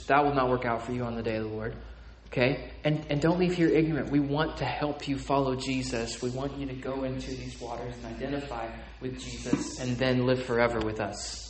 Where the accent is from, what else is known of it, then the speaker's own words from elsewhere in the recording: Tonkawa, Oklahoma, United States; Because we're from Tonkawa, right?